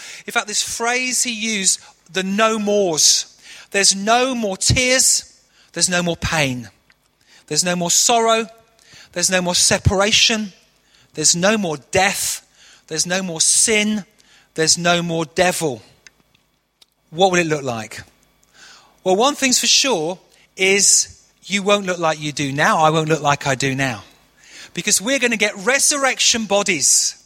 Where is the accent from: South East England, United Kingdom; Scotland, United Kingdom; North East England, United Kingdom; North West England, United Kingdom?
North West England, United Kingdom; Manchester; There's a church up near where I grew up in Manchester, and they've turned it into a gym.